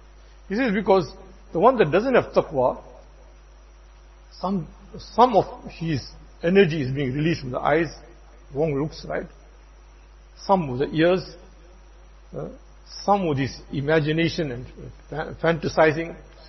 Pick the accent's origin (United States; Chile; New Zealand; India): India; moved away; When I came from India, 1980, one Musalli is telling me